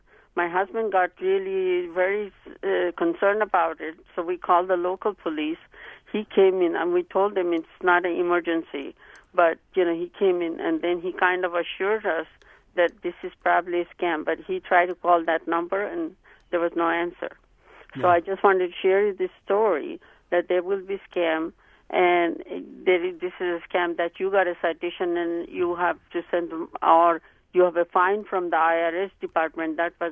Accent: India; now in United States

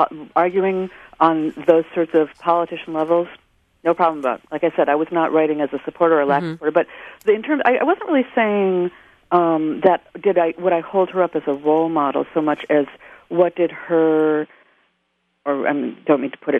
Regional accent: Minnesota, United States; I spent all my summers in Wisconsin as a kid. I'm from Minnesota

